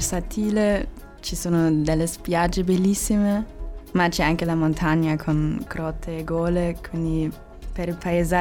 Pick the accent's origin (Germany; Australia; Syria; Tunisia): Germany; Italian is a second language; now in Cagliari, Italy; Vengo dalla Germania.